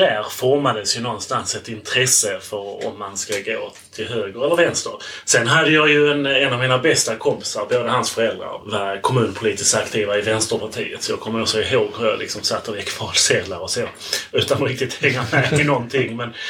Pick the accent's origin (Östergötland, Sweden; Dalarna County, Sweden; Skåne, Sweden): Skåne, Sweden; Munka Ljungby; Jag är ju uppväxt i Munka Ljungby utanför Ängelholm och hade rätt så nära till Klippan.